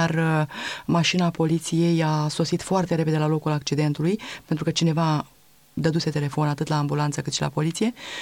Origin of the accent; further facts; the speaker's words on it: Romania; moved away as an adult; now in Spain; Când au aflat că lucrez în învățământ și că sunt din România, au spus, și de câți ani sunteți pe aici?